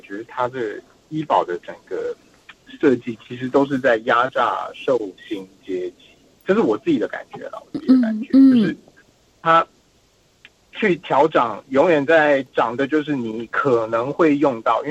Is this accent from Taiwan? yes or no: yes; Taiwan; now in Australia; 所以因为我本人是从台湾过来嘛